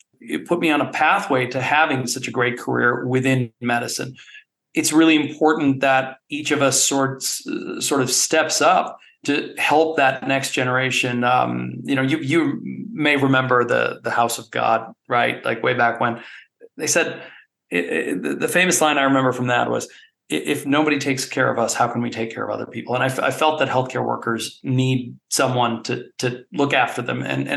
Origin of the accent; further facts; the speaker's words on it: Chicago, Illinois, United States; I am from Chicago originally. I went to med school there, graduated in 2001, moved around the country.